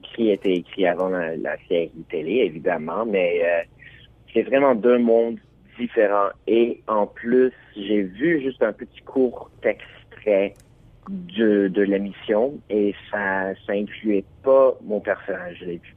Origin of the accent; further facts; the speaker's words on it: Alberta, Canada; born there; French is a second language; Ben, c'est que je suis né en Alberta, mais j'ai pris la français immersive depuis que j'avais 5 ans à l'école en Alberta.